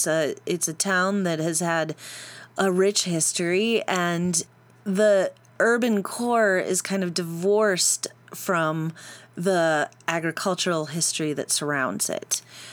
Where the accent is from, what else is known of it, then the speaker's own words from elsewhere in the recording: Michigan, United States; Well, I grew up in Michigan and outside of Detroit